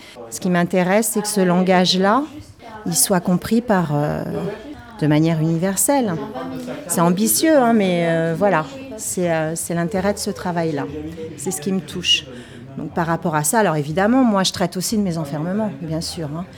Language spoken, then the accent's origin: French; Normandy, France; je viens de Normandie, près de Cherbourg, entre Cherbourg et Caen.